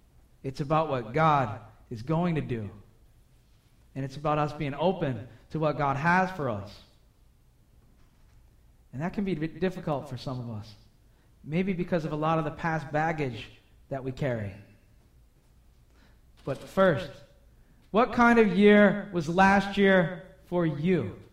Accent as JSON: {"language": "English", "town": "Boston", "region": "Massachusetts", "country": "United States", "accent": "Bostonian", "said": "Oh, I'm getting back to my Bostonian accent there."}